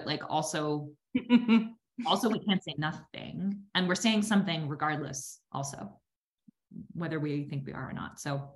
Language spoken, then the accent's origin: English; New York, United States; I am I'm from New York, and I currently live in New York City. I lived in different places in the country also